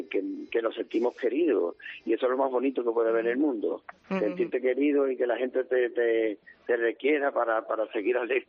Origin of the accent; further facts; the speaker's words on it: Extremadura, Spain; encantado de saber que pisaré mi tierra extremeña otra vez, hombre.